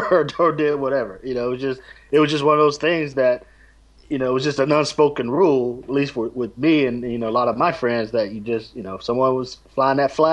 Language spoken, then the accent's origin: English; Southern United States, United States; Growing up in the South, I knew anywhere, or if I saw anybody, if I saw a car, a truck, or a house, or whatever, and they had a Confederate flag, sticker or whatever, I don't mess with that person.